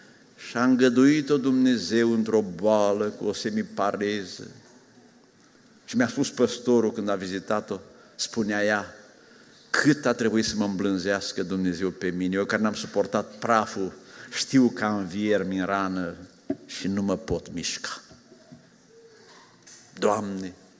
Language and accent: Romanian; Transylvania, Romania; eu sunt moț de origine, nepot de-a lui Avramean cu Horea Cloș, ca și Crișan, revoluționar.